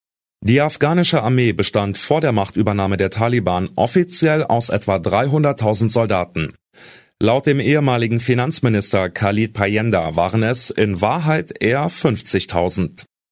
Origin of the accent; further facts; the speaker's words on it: Berlin, Germany; meine Heimatstadt Failed State Berlin